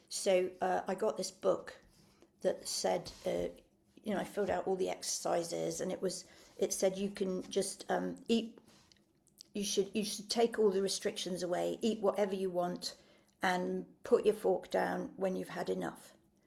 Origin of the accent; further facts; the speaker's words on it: England, United Kingdom; in this country, in England, well, I grew up in England.